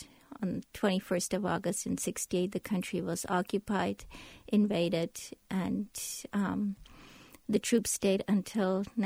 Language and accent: English; Prague, Czechia; now in United States; I was born in the 60s in Czechoslovakia, in Prague. And the 60s were happier years in that country.